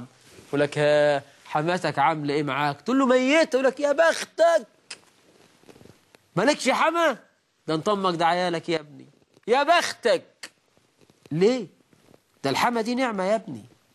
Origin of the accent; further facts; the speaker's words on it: Egypt; ده مثل عندنا في مصر.